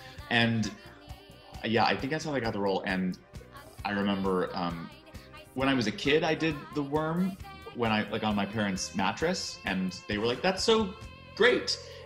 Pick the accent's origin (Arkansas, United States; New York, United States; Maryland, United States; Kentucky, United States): New York, United States; I was born and raised in New York. I went to college and then went back to New York to do Broadway.